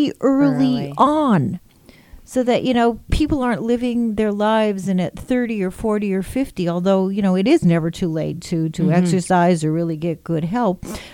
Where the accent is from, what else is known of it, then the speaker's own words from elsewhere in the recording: Winnipeg, Manitoba, Canada; I was very, very fortunate as a young child, you know, growing up in Winnipeg, skating and competitive tennis and competitive badminton.